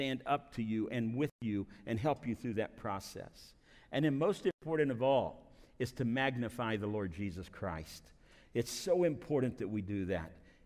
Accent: Bluefield, West Virginia, United States; they came through Bluefield, West Virginia. You ever heard that name before? And that's my hometown.

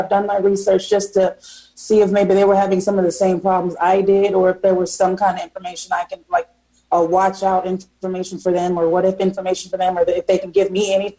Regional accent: Miami, Florida, United States; Actually, I'm originally from Miami, but I was a military kid, so I've traveled everywhere.

